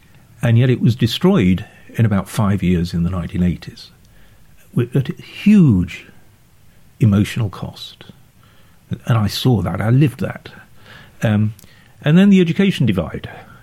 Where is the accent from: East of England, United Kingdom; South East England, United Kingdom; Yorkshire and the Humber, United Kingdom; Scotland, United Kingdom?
Yorkshire and the Humber, United Kingdom; Sheffield; But I didn't grow up like that. I grew up in Sheffield.